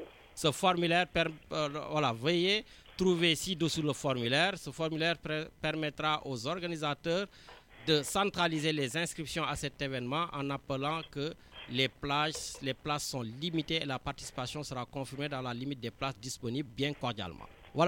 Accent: Senegal; comme je suis un Sénégalais de la juridiction

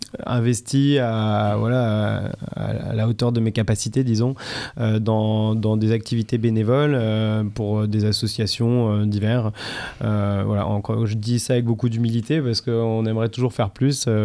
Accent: Toulon, Provence-Alpes-Côte d'Azur, France; also born or lived in Marseille; Je viens de Toulon, mais j'ai fait mon lycée à Marseille.

